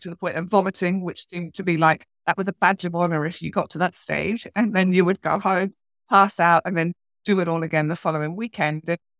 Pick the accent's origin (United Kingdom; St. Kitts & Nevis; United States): United Kingdom; now in Australia; I am British. I live on the west coast of Australia.